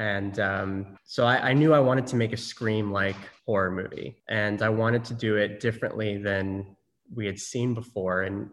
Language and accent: English; Norman, Oklahoma, United States; And I'm from Norman, Oklahoma